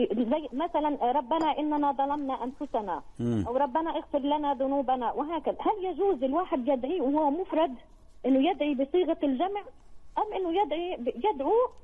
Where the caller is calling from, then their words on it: Islamabad, Islamabad Capital Territory, Pakistan; انا من اسلام اباد والله من باكستان